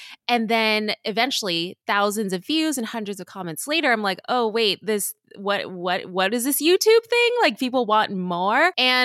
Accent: California, United States; So I grew up in Southern California. My parents are both Vietnamese immigrants.

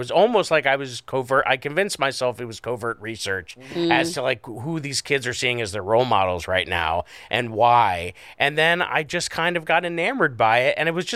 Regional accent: Scranton, Pennsylvania, United States; I grew up in Scranton. I don't even think we had leaves.

